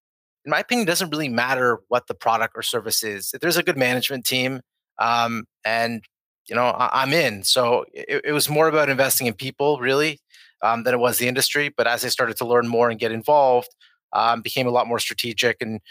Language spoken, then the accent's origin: English; Toronto, Ontario, Canada; Yeah, I grew up in Toronto. I've been here most of my life, except now, over the past 2 weeks, I've been, living in Boca Raton in Florida.